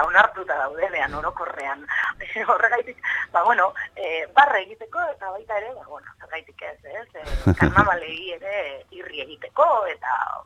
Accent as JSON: {"language": "Basque", "town": "Bilbao", "region": "Basque Country", "country": "Spain", "said": "Bilbotar euskaldunak askotan gogorarazi behar izaten dugu, bai, bilbotarrak gara, bai, eta euskaraz aritzen gara."}